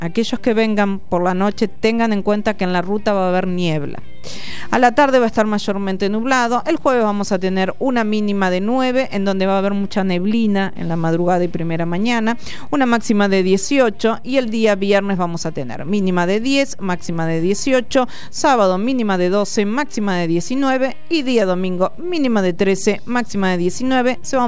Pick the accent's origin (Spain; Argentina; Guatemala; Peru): Argentina; Carlos Casares, Buenos Aires Province; now in Buenos Aires, Argentina; yo soy de Carlos Casares, entonces los fines de semana largo yo venía a Capital. Para nosotros el viaje era venir a Capital. Mirá las vueltas de la vida, desde que vine a estudiar, después me quedé aquí en Capital a vivir.